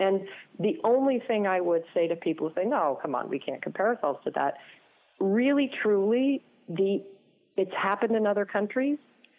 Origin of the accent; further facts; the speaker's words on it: Oregon, United States; I grew up in Southern Oregon. It's a very healthy mix of Republicans and Democrats.